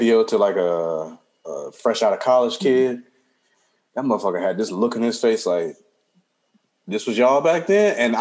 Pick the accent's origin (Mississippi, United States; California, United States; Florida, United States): California, United States; Compton; I grew up in Compton, people.